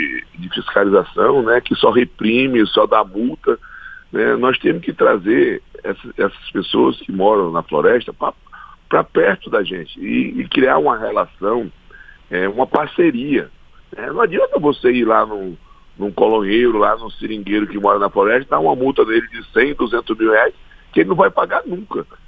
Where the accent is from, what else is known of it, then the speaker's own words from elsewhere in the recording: Acre, Brazil; E eu, como Amazônia, como acreano, recebo uma cobrança muito forte.